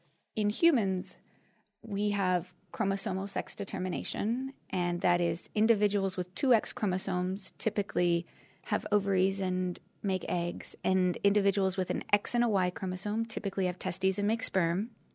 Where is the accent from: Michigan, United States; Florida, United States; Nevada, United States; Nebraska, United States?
Nebraska, United States; also born or lived in California / Pennsylvania; I moved from California to here. I grew up in Nebraska. I moved to Pennsylvania.